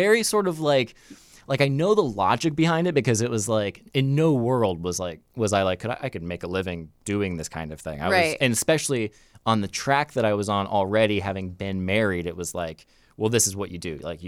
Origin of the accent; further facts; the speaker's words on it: Florida, United States; I'm from Central Florida. I grew up religious. I grew up as what's called a Pentecostal Christian. And I grew up as a very conservative, outspoken Republican, and then started acting around the age of like 7